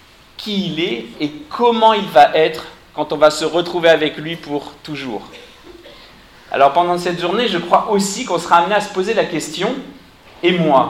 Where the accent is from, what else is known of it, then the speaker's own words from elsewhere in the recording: France; now in Düsseldorf, Germany; Moi je suis venu de Düsseldorf en Allemagne, pour ceux qui ne me connaissent pas, mais je suis français.